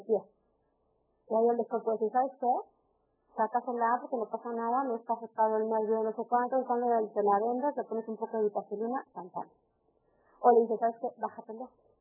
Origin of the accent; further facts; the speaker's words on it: Mexico City, Mexico; Yo soy chilanga y no sé.